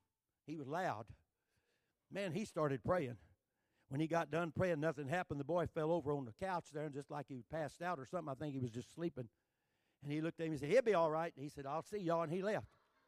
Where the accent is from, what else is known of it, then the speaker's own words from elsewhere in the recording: Texas, United States; And I'm from Texas.